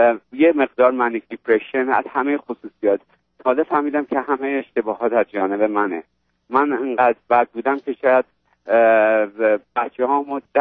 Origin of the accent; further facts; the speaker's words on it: Tehran, Tehran Province, Iran; من آقای دکتر در یه شرایط اجتماعی بزرگ شدم که در یه قسمت از تهران نارمک، فرهنگ اون جامعه،